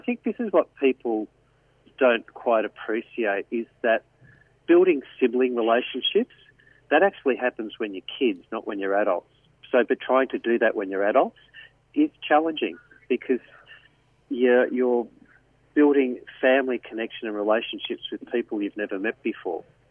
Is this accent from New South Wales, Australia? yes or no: no; Yarrawonga, Victoria, Australia; I grew up in Yarrawonga in Victoria, so Yarrawonga is only 50 kilometres from Shepparton.